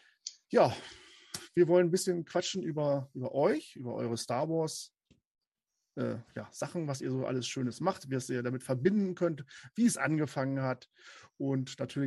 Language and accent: German; Lower Saxony, Germany; Also ich komme aus der Region Hannover, ist zwischen Celle und Hannover. Celle ist also auch eine schöne Stadt und Hannover ist halt Hannover. Ich lebe ganz ruhig auf dem Dorf.